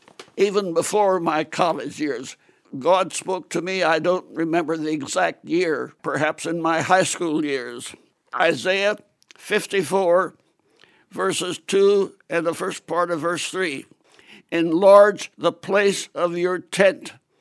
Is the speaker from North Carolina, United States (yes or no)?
no; Illinois, United States; Well, my father, as a pastor, would be moved after 2 or 3 or 4 years, but it was mostly towns in Illinois.